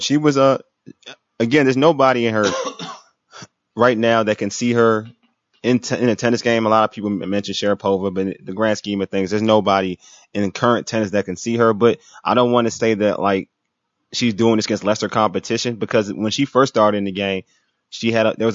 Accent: Nigeria; Like, I'm Nigerian, so you think automatically I'm thinking about something corrupt?

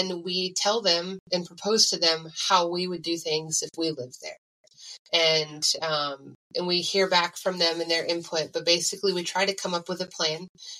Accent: Maine, United States; now in North Carolina, United States; So we came from Maine. We had to learn this all over. But there are three full growing seasons here in North Carolina.

